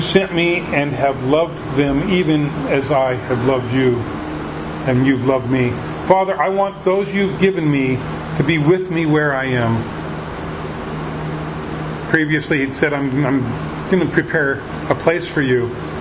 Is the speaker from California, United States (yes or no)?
no; Tacoma, Washington, United States; Again, I grew up in Tacoma. My church, Temple Baptist Church, was an off-split of First Baptist Church.